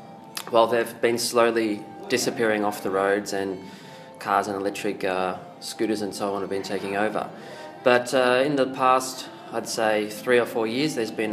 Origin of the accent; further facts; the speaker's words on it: Melbourne, Victoria, Australia; moved away as an adult; now in China; from Melbourne, and I've been here in China for just about 10 years.